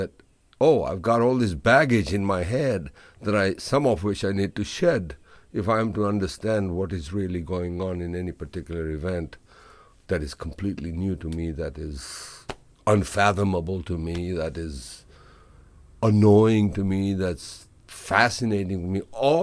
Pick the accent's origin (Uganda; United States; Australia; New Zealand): Uganda; I was a kid growing up in Uganda, 1960s.